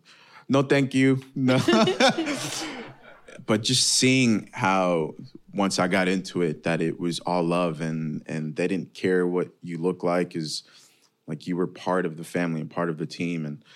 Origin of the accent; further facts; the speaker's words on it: Greece; English is a second language; I didn't have any friends growing up in Greece